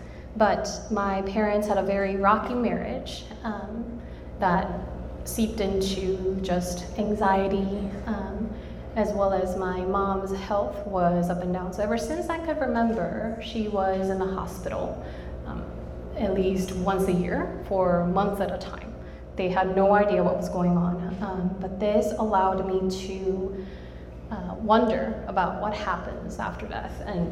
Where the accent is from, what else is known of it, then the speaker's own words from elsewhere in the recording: South Korea; English is a second language; I was born and raised in South Korea, born to a father who was more of a Buddhist background, and to a mother who was raised sort of Christian